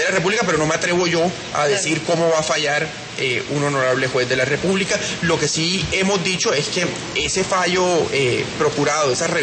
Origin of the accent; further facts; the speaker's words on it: Colombia; tenemos como colombianos, como Estado colombiano, defender la declaratoria de valor universal excepcional que tiene Cartagena ante la UNESCO.